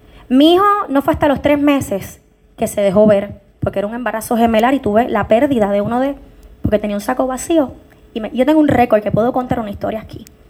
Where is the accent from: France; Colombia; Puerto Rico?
Puerto Rico; como mujer puertorriqueña, siento indignación